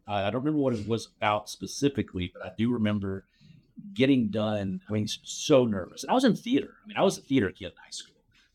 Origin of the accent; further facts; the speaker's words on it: Mount Pleasant, Texas, United States; I was raised in the Methodist Church, baptized in the Methodist Church. Here in Texas? In Texas, in Mount Pleasant, Texas. Where's that? It's in East Texas.